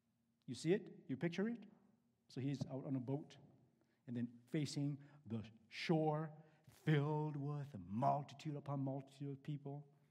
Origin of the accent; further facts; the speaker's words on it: Michigan, United States; I'm from Michigan, near Detroit.